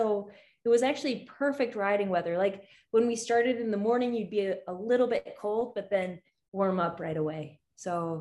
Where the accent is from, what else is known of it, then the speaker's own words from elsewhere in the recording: Alaska, United States; You know, I'm from Alaska, so riding there is pretty amazing.